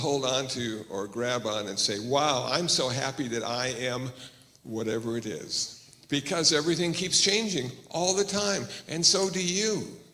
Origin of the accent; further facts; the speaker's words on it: Iowa, United States; born there; And I was born in Iowa, and everybody in Iowa had a soul.